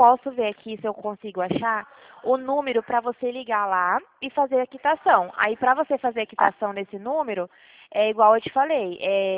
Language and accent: Portuguese; Dracena, São Paulo, Brazil; Eu sou de Dracena.